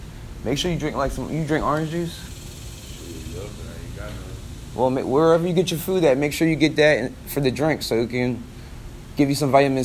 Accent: Philadelphia, Pennsylvania, United States; I mean, I'm from Philly, so there's a lot of rappers.

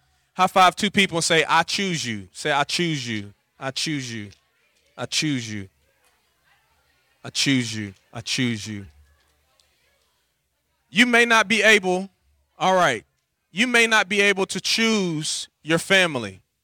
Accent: Dothan, Alabama, United States; Also, part of my bio is I am from Dothan, Alabama.

